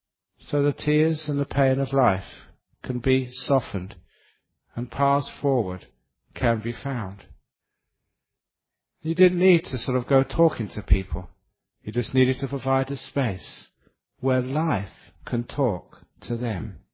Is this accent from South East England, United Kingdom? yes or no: no; London, United Kingdom; as a kid growing up in London, which was a very, very noisy city.